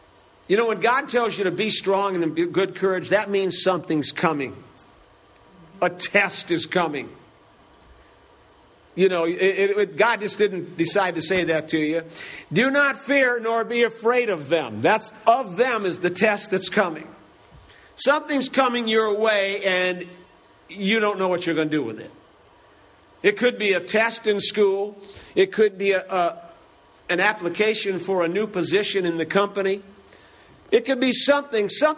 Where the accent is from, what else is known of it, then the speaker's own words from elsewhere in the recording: Cleveland, Ohio, United States; I grew up in Cleveland, so the streets doesn't scare my wife.